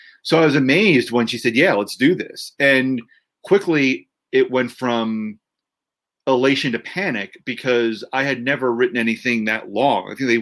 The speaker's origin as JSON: {"language": "English", "region": "New Jersey", "country": "United States", "tie": "born or raised there", "said": "I grew up in New Jersey, so Walter Payton was someone I knew, but I wasn't a diehard fan."}